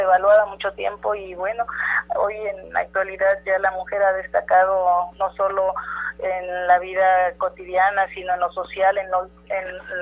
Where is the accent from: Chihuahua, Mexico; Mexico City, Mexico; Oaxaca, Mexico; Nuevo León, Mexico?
Oaxaca, Mexico; Espinal; now in Oaxaca, Mexico; Soy de Espinal, Juchitán, Oaxaca, región Istmo y vecina de esta ciudad de Oaxaca.